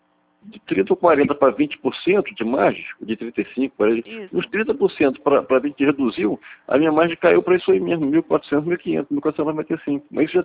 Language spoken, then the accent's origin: Portuguese; Campos, Rio de Janeiro, Brazil; born there; Aí como eu nasci em Campos, eu trabalhei lá 4 anos e meio